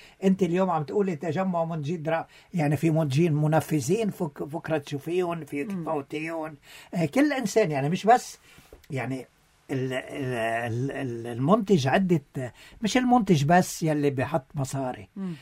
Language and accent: Arabic; Lebanon